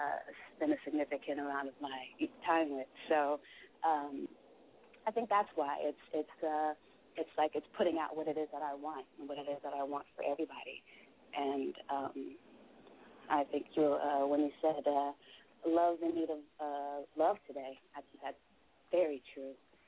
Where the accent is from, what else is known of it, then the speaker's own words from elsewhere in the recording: California, United States; Or when I would say from the Bay, like, oh, yeah, I get that. Like, you're really cool. Like, I can get, like, how you're from the Bay.